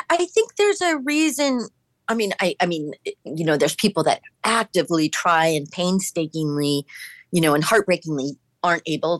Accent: Manhattan Beach, California, United States; Yes, I grew up in Manhattan Beach.

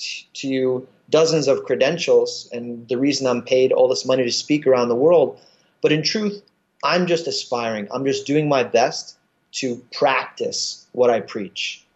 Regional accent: Brooklyn, New York, United States; And especially I'm from Brooklyn, I really want to do something.

